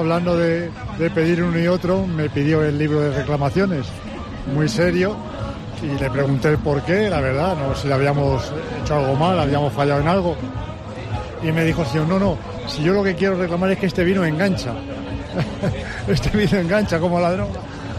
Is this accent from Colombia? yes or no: no; Fuenlabrada, Community of Madrid, Spain; now in Albacete, Spain; Venimos de Fuenlabrada, de Madrid, vivimos allí. Pero la verdad es que nos consideramos un albaceteño más.